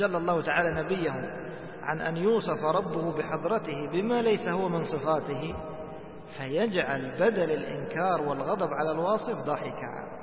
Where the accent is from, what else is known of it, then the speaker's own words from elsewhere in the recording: Egypt; سبحان الله، ما أدري، كانوا عندنا في مصر يذكرون